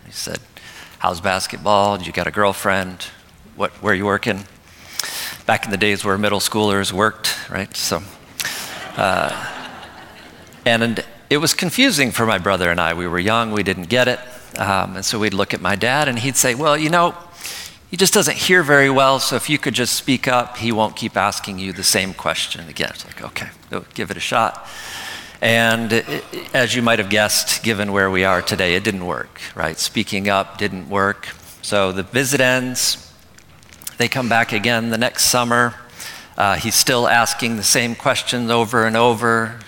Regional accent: Grand Rapids, Michigan, United States; So I grew up in Western Michigan, Grand Rapids, son of a pastor, and he's originally from Denver, Colorado.

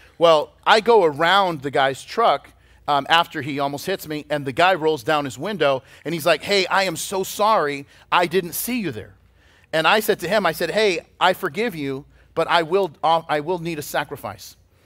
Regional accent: Boston, Massachusetts, United States; In my sister's basement, and I grew up in Boston, and that's where she lives.

